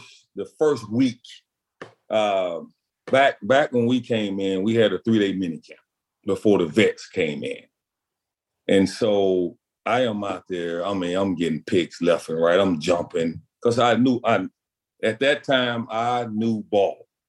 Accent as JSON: {"language": "English", "town": "Pascagoula", "region": "Mississippi", "country": "United States", "said": "I'm from Pascagoula, Mississippi."}